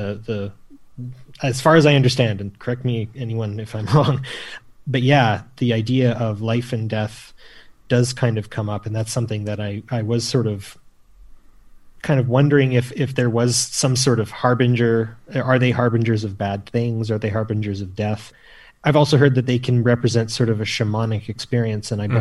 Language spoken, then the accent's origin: English; Canada; I'm from Canada, Shashank's from India, and our friend Jamie's from Australia.